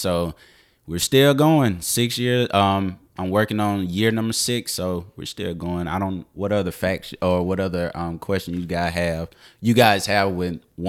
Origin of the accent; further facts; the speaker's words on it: Meridian, Mississippi, United States; But born and raised in Meridian, Mississippi.